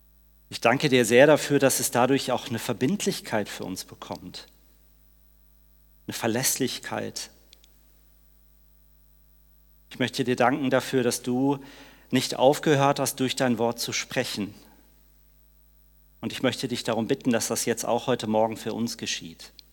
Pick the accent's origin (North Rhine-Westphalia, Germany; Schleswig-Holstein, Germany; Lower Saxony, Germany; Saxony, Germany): North Rhine-Westphalia, Germany; Witten; Ich selbst komme aus dem Pott, ich bin in Witten an der Ruhr geboren